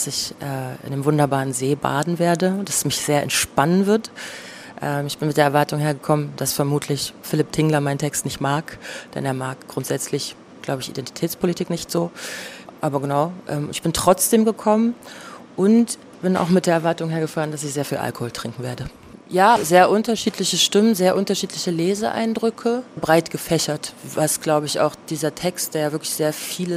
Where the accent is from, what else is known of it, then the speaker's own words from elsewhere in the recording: Weimar, Thuringia, Germany; ich komme aus Weimar in Thüringen, Deutschland, der Goethestadt.